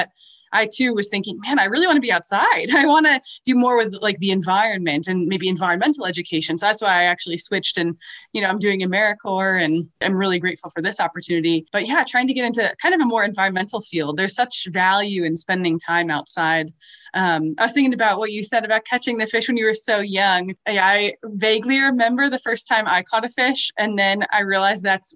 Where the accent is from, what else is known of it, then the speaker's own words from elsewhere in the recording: Northeast, United States; I'm from the Northeast and right now they're kind of getting pummeled with snow.